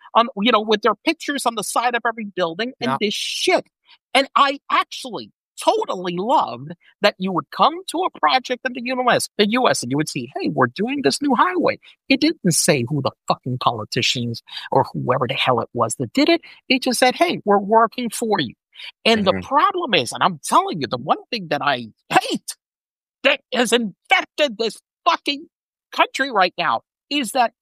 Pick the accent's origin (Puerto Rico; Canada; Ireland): Puerto Rico; moved away as an adult; now in United States; I was born and raised in Puerto Rico.